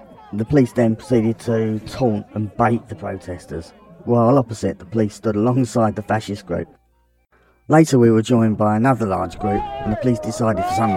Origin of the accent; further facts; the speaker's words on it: London, United Kingdom; I grew up in South East London, not far away from Welling